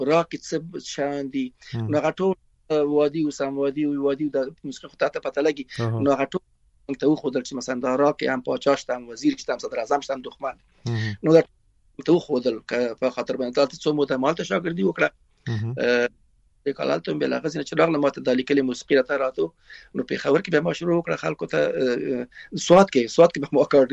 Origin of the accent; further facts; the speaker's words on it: Afghanistan; moved away; موږ د افغانستان راغلی یو نو ایران راغلی